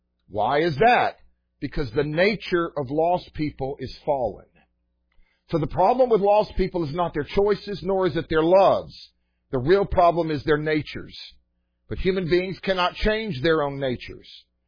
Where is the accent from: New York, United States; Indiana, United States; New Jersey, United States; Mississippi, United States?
Mississippi, United States; And so I had this name tag that I came from Mississippi.